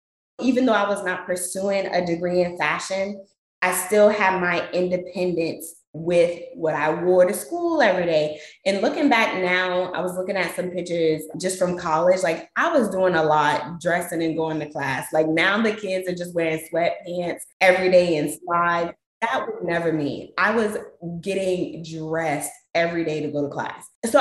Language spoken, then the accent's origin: English; Nigeria; I'm Nigerian. So if you know anything about Nigerian culture, we are extravagant in everything that we